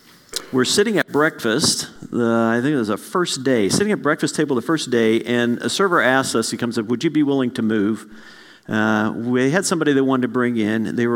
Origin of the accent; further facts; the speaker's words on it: Kansas, United States; He looks down at our name tags and notices we're from Kansas. And he finds out we're just north of Wichita, about 30 minutes.